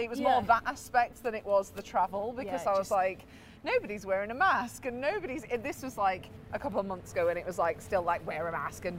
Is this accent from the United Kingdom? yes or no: yes; United Kingdom; As British people